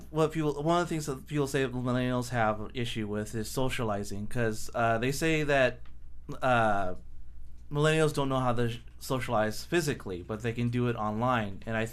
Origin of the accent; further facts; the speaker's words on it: Fresno, California, United States; I mean, I'm from Fresno.